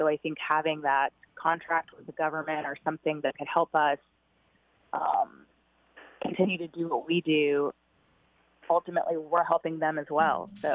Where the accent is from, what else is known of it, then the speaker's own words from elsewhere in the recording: Austin, Texas, United States; In Austin, Texas, my hometown, I worked for a private recycling company there.